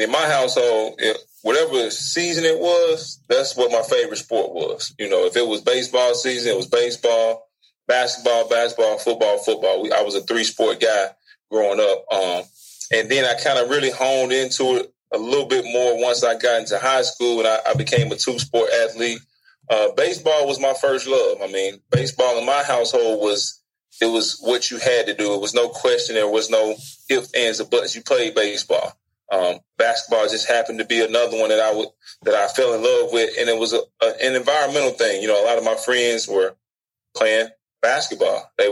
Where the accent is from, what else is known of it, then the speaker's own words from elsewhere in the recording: Jackson, Mississippi, United States; place on earth, man. Jackson, Mississippi.